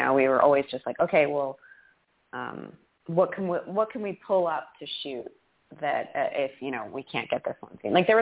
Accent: East Coast, United States; now in New York, United States; I mean, I grew up on the East Coast. I have been in New York for like 20 years, and so it's just where I live

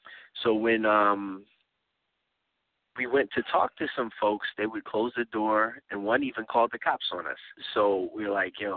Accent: Plainfield, New Jersey, United States; You know, we grew up together in Plainfield, like, since middle school.

